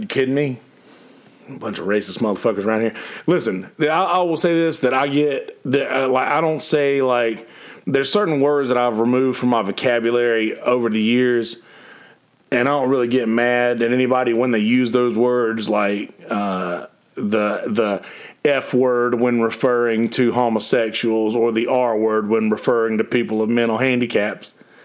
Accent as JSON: {"language": "English", "town": "Bennettsville", "region": "South Carolina", "country": "United States", "said": "I'm from Bennettsville, South Carolina, and white folks are definitely a minority in Bennettsville"}